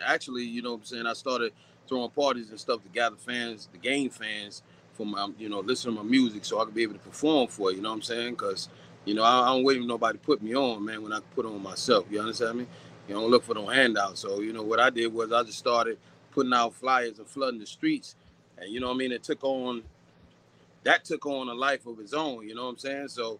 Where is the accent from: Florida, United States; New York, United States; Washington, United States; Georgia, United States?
Georgia, United States; born there; I was born in Georgia, man, but, you know, I got a lot of culture behind me, in front of me, around me